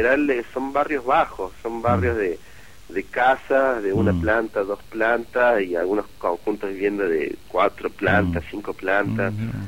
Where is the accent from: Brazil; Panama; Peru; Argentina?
Argentina; al decir que era argentino